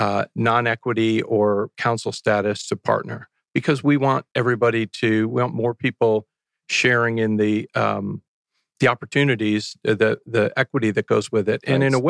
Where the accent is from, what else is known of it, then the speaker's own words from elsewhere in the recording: Scranton, Pennsylvania, United States; Scranton Dodge, Scranton was my hometown.